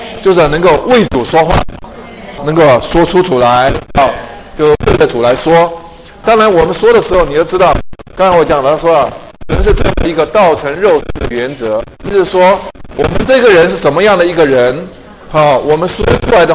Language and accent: Chinese; Beitou, Taipei, Taiwan; 我们在北投这边长大的都知道什么？我们这边的硫磺水、硫磺泉呐，也不错。